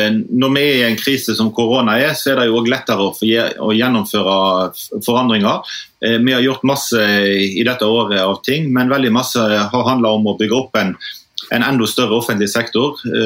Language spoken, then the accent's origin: Norwegian; Østfold, Norway; Jeg kommer jo fra Østfold kommune, så er en veldig skatterik kommune